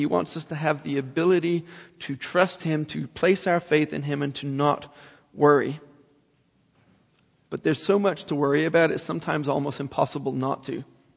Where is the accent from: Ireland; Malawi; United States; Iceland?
Ireland; Dublin, Leinster; You know, in Dublin, growing up in Ireland, I knew a missionary